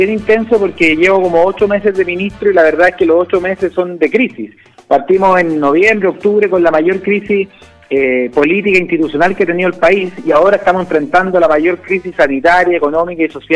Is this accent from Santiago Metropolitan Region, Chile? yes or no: yes; San Bernardo, Santiago Metropolitan Region, Chile; Yo soy de San Bernardo, que es una comuna que está al sur de Santiago